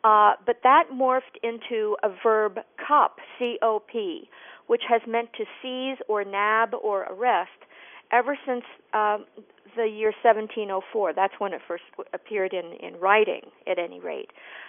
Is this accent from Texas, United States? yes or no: no; Des Moines, Iowa, United States; I remember it when I was growing up in Des Moines.